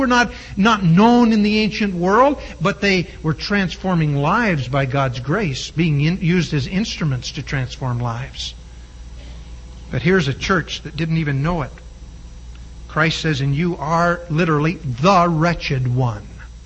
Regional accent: England, United Kingdom; I hate to even think of it because I'm English.

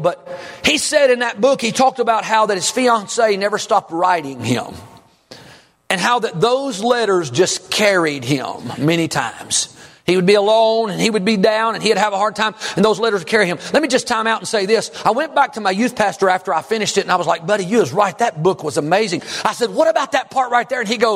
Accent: Kentucky, United States; I remember growing up in South Central Kentucky, and it was all farmland, and we didn't own a farm, but in the summers we could be hired out to work

